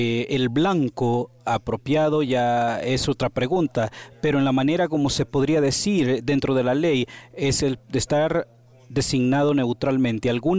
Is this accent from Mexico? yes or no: yes; Cozumel, Quintana Roo, Mexico; yo vengo de Cozumel.